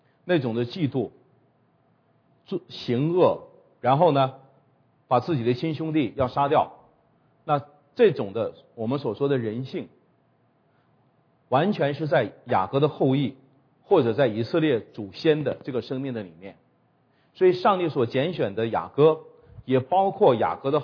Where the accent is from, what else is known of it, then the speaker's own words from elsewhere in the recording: China; 不是我们中国人的概念，童子是这个10几岁以下